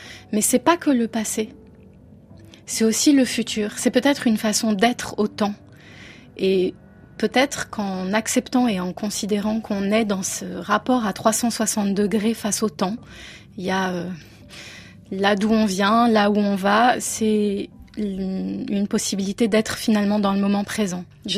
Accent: Paris, Île-de-France, France; born there; je suis née à Paris, même si ma famille vient d'ailleurs

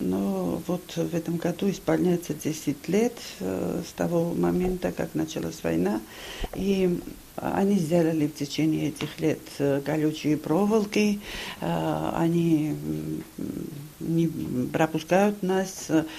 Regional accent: Tskhinvali, South Ossetia, Georgia; Я сама родилась там, в Схинвале. Я там выросла, школу, институт там закончила.

